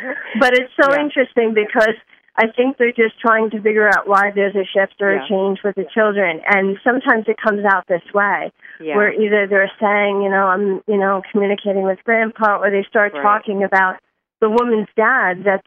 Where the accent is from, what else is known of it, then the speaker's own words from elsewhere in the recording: New York, United States; accent: New York; so here I am from New York, and I'm, I guess, a typical New Yorker. I talk with my hands. I have gestures. I have an accent.